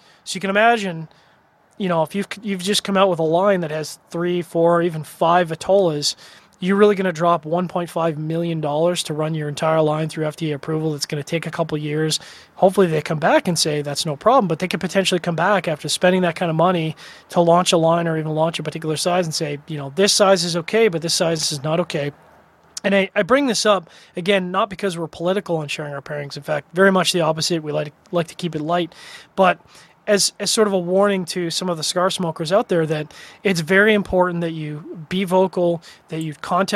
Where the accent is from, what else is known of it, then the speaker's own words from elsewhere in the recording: Canada; I'm a CRA member and I'm a Canadian.